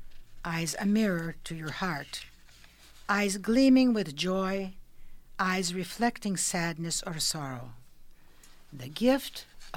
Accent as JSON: {"language": "English", "country": "Ukraine", "also_born_or_lived": "Austria", "second_language": "English", "moved": "yes", "said": "I was an immigrant from Ukraine living in Austria in a displaced persons camp."}